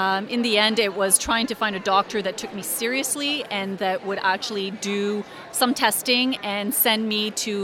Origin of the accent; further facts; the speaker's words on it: Ottawa, Ontario, Canada; from Ottawa